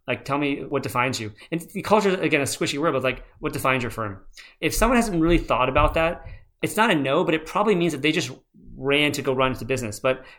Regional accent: United States; born there; But I was born in America.

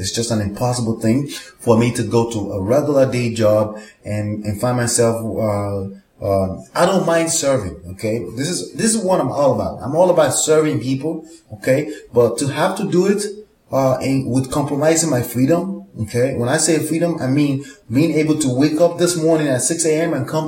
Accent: Nigeria; also born or lived in Texas, United States; now in New Jersey, United States; I was born in Texas. I was raised in Nigeria by Nigerian parents because they used to live in Texas in the 70s. And I was raised in Nigeria up till 1998, and I've lived in New Jersey since 1998.

